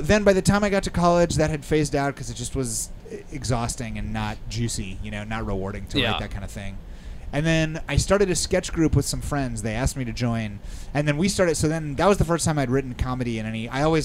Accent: Cleveland, Ohio, United States; also born or lived in Israel; Grew up in Cleveland.

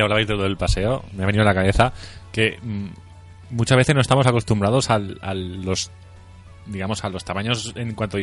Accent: Valencia, Valencian Community, Spain; Sobre todo nosotros, por ejemplo, que claro, venimos de Valencia, que es una ciudad que está bien.

